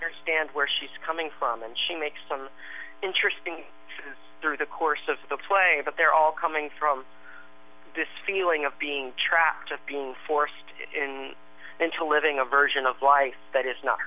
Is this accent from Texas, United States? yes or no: yes; Texas, United States; I was raised in the Deep South in Texas, and I come from an area where I felt I was not allowed to be myself and express myself in my environment.